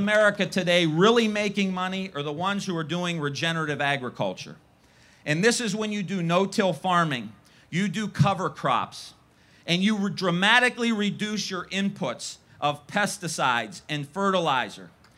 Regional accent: Ohio, United States; I'm from Northeast Ohio.

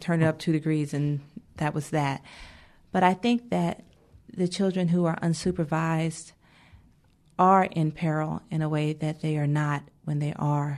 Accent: the South, United States; because I'm from the South and she's from New York

